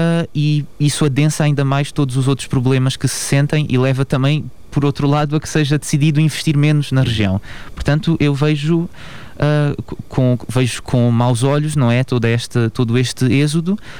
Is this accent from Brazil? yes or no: no; Beja, Portugal; eu nasci e cresci em Beja, tive contacto com os graves problemas da região